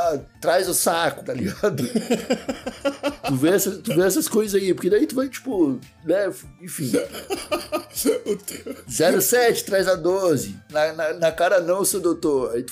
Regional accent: Brazil; o brasileiro, ele sente uma necessidade de ser acolhido, saca? Eu acho que a gente é um povo tão acolhedor

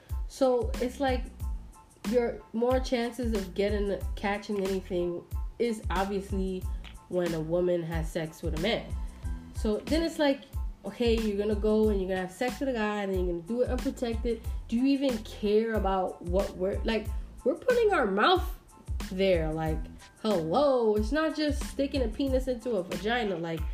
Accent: New York City, New York, United States; I'm from the Bronx and Washington Heights. Like, I'm hood. You hear me? Like, I'm straight New York sometimes, you know?

